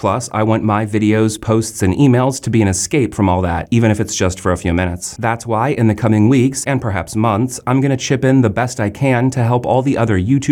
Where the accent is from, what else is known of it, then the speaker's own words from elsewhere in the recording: United States; born there; I was born and work in the United States, so I make US dollars.